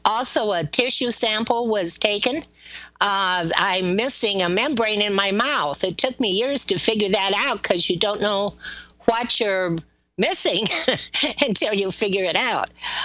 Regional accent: Iowa, United States; moved away; also born or lived in Florida / St. Thomas, Virgin Islands / Southern California; And I grew up in Iowa until my parents moved to Florida.

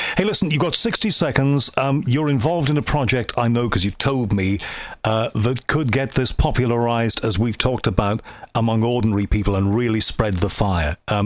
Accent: United Kingdom; We're British and flexible.

